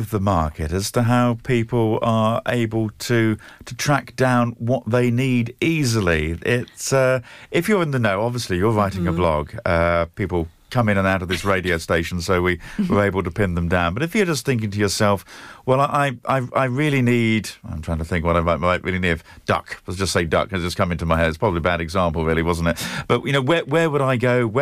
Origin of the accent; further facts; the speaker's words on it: East of England, United Kingdom; the little butchers in the village where I grew up in Norfolk.